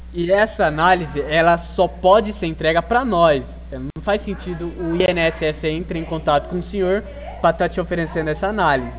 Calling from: São Paulo, Brazil; eu falo de São Paulo, Avenida Paulista.

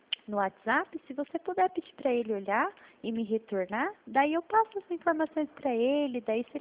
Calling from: São Paulo, Brazil; o começo do meu celular é 011, né? Que nós somos aqui da Central do Estado de São Paulo.

